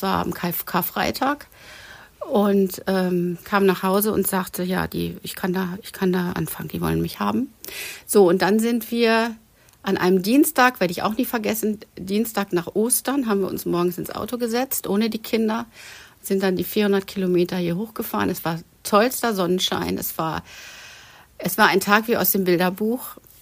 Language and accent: German; North Rhine-Westphalia, Germany; moved away as an adult; now in Dithmarschen, Germany; Nein, ich komme tatsächlich aus dem Ruhrgebiet. Und ich bin quasi Bergmannskind.